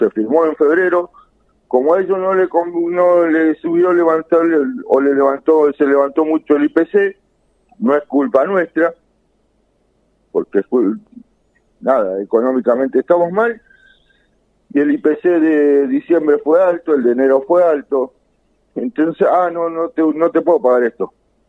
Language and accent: Spanish; Puerto Madryn, Chubut, Argentina; yo soy de Madryn